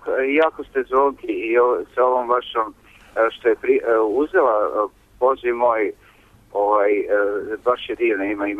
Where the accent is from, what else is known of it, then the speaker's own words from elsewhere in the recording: Belgrade, Serbia; ja sam Beograđanin i Srbije sam